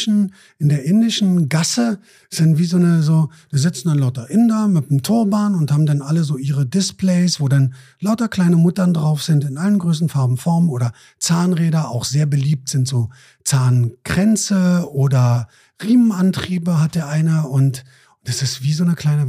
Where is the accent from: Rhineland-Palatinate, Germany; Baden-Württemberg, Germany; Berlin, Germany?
Berlin, Germany; für uns als Berliner.